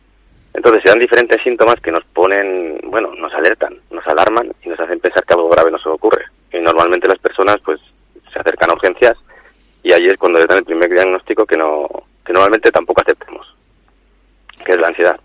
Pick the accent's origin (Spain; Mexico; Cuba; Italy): Spain; Basque Country; soy vasco y el apellido que tengo pues es